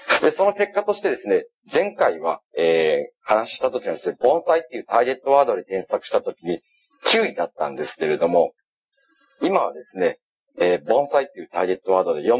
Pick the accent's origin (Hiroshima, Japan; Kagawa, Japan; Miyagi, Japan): Kagawa, Japan; Kinashi; born there; 私は木梨町っていうところで生まれて、